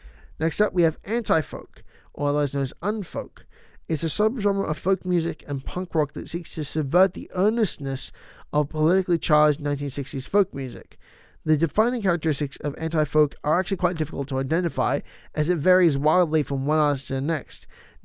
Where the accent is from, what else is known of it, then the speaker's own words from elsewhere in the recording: Melbourne, Victoria, Australia; they're from Sydney and I'm from Melbourne, so there's a bit of a rivalry